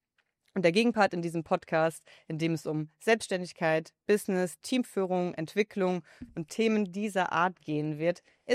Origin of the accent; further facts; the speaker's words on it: West Germany, Germany; ich bin jetzt 35, ich bin in einer Welt aufgewachsen in Westdeutschland, wo viele Mamas zu Hause waren